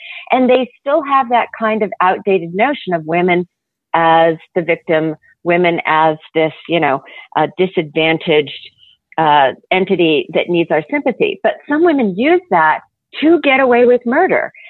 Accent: Oklahoma, United States; I grew up in Oklahoma, so they have something called Everclear there.

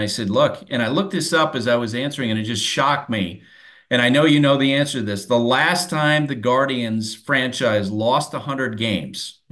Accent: Vermont, United States; Fenway Park was one of the parks I went to as a kid because it was close to my hometown in Vermont.

